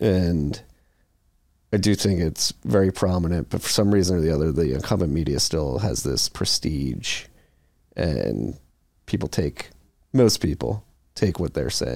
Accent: Philadelphia, Pennsylvania, United States; Amos Miller is something, because I'm from Philadelphia, and obviously have a good understanding of Lancaster County.

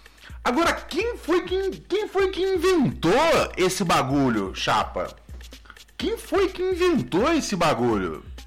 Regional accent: Rio de Janeiro, Brazil; Eu sou cria do Complexo do Alemão, Morro do Adeus. Posso passar 50 anos sem pisar lá, que quando pisar, sou bem considerado de novo.

